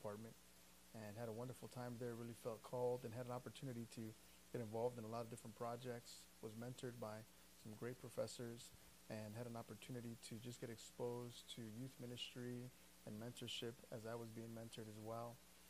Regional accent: Chicago, Illinois, United States; So I was born and raised in Chicago

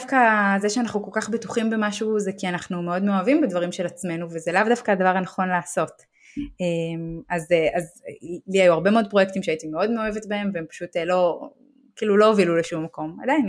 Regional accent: Haifa, Haifa District, Israel; אז יש את הקרקע של העץ, שזה, אתה יודע, חיפה, איפה שגדלתי, ישראל וכו וכו

